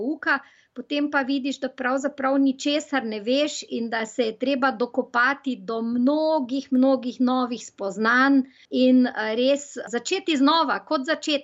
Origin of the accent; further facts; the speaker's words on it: Maribor, Drava, Slovenia; da sem kot seveda Mariborčanka, to je manjše mesto